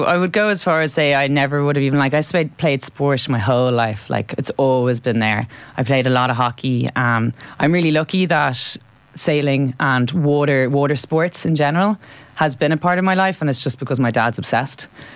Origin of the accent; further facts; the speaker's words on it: Ireland; as a girl growing up in Ireland